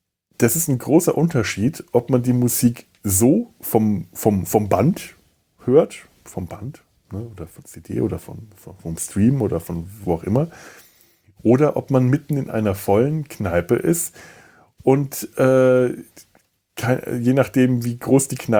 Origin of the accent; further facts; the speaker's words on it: Essen, North Rhine-Westphalia, Germany; Bei uns in Essen, da spielen die das immer.